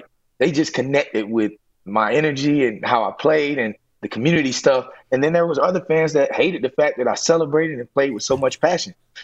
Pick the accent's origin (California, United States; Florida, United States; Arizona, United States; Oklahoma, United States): Florida, United States; now in Atlanta, United States; Born and raised in South Florida, but I've been here since 2006.